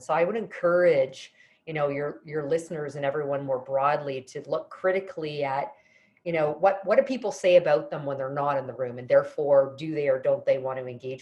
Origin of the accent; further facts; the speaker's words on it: Canada; I'm originally, you might hear it in the accent, I'm actually originally from Canada